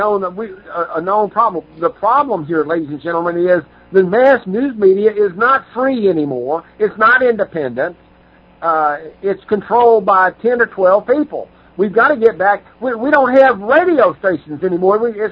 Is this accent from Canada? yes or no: no; Shreveport, Louisiana, United States; New Orleans, Louisiana, and my hometown of Shreveport.